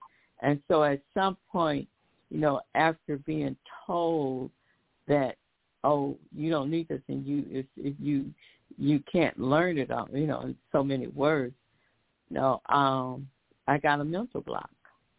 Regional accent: Detroit, Michigan, United States; how I grew up partially in Detroit, also on Detroit East Side, and attended Miller Junior High at the time.

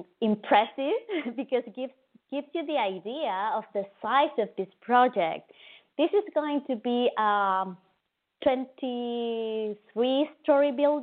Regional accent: Chile; English is a second language; Yes, I'm a Chilean citizen, actually. I was born and raised in Chile

